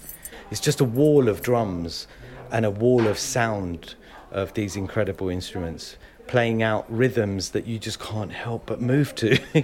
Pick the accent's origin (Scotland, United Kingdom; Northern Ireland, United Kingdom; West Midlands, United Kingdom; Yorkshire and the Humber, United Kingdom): Yorkshire and the Humber, United Kingdom; Leeds; born there; I was born in Leeds. Here, UK. Where did your parents come from? And I go, oh, they're from Kenya.